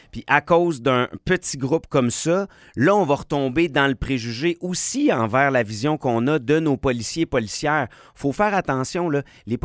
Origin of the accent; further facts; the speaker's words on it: Quebec City, Quebec, Canada; moi, j'ai grandi à Limoilou.